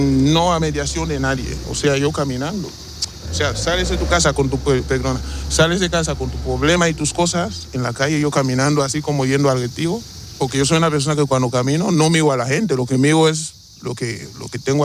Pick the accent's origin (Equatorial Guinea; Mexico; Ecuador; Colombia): Equatorial Guinea; moved away as an adult; now in Spain; soy de Guinea Ecuatorial, venimos con visado y muy orgullosa